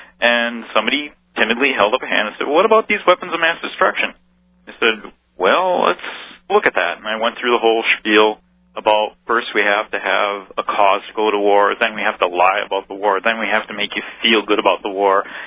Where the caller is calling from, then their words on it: Wisconsin, United States; Wisconsin.